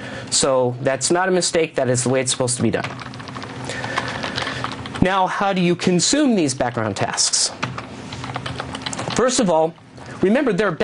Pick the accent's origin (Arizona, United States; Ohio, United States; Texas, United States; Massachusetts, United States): Arizona, United States; You know, I'm from Arizona.